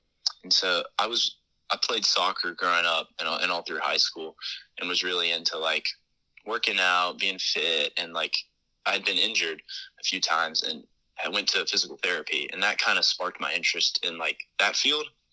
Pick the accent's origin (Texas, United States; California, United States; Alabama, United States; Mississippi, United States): Alabama, United States; Auburn; Yeah, so I'm actually from Auburn. I've lived here almost my entire life. Went all through grade school here.